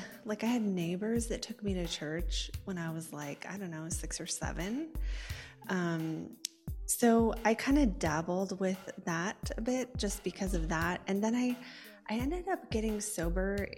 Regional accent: Port Angeles, Washington, United States; I grew up in a small town called Port Angeles. It's in Washington State on the Olympic Peninsula. So a little bit isolated because it's out there.

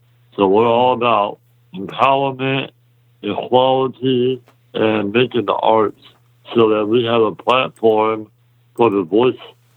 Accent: Yorktown, Texas, United States; also born or lived in North Dakota; Well, I lived in South Texas, as we mentioned. You know, the deep south around Yorktown. That's my hometown.

